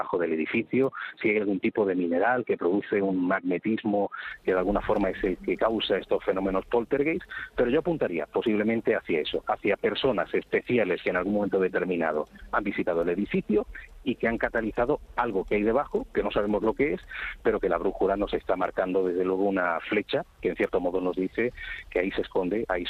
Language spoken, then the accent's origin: Spanish; Málaga, Andalusia, Spain; imagínate, soy de Málaga, y he conocido centenares de personas